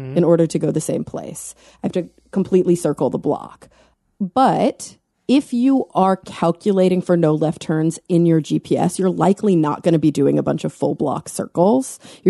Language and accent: English; Texas, United States; Like growing up in Texas, you would take 35 or 75.